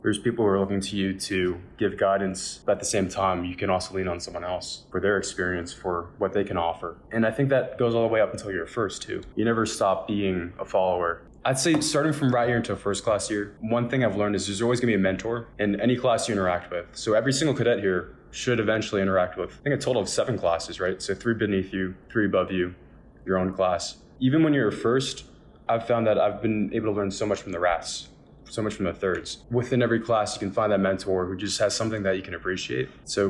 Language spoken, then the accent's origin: English; New Jersey, United States; I grew up in New Jersey my whole life. I've moved around 5 times, but it's always been Central New Jersey.